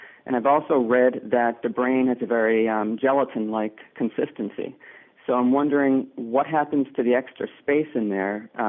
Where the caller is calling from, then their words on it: Boston, Massachusetts, United States; Boston, Massachusetts, in the US.